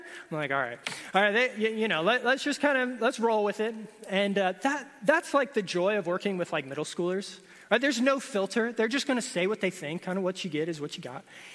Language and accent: English; Florida, United States; I grew up in Florida, and we had a youth group with a lot of kids who kind of came from broken homes.